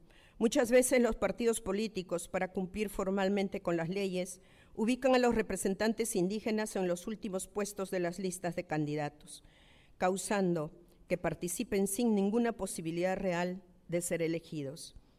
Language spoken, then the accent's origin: Spanish; Ayacucho, Peru; yo vengo de Ayacucho, que es una región que todavía está en el mapa de la pobreza, y yo de una comunidad que se llama San Francisco de Pujas, que es aún de extrema pobreza. En la zona andina del Perú